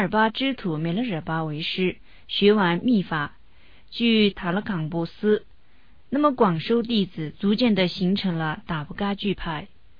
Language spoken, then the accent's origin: Chinese; Tibet, China; 因为呢我们西藏人是无姓的，一般用4个字做一个名